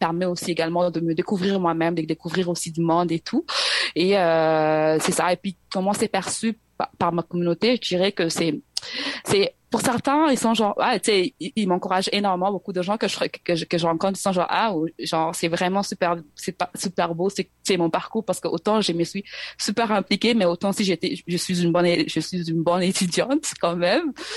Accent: DR Congo; vu que je suis Congolaise.

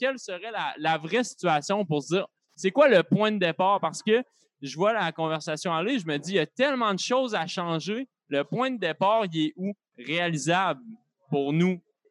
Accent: Quebec City, Quebec, Canada; Moi, je viens de la ville de Québec, par exemple.

